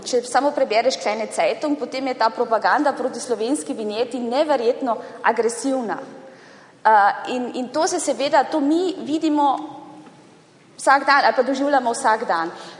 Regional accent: Carinthia, Austria; s tem, da se jaz deklariram, da sem koroška Slovenka, sem padla iz procesa selekcije in me enostavno ne zaposlijo.

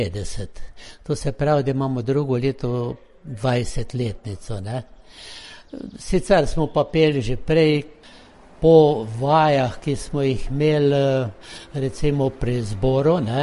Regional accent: Artiče, Lower Sava, Slovenia; iz Artič.

